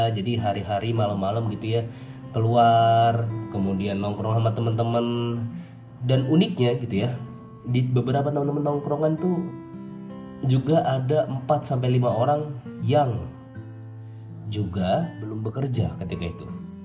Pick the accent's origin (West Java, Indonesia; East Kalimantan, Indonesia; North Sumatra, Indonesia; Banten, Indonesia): East Kalimantan, Indonesia; Bontang; kampung halaman saya itu adalah di Bontang, Kalimantan Timur. Bontang, Kalimantan Timur ini adalah kota yang berada di Kalimantan Timur, dekat dengan Samarinda dan juga Balikpapan, yaitu ada di utaranya gitu ya.